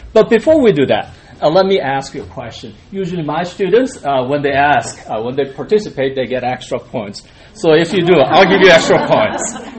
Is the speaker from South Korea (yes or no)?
yes; South Korea; now in United States; I came to the States in 1982, and I couldn't believe how free it is. You know, I came from Korea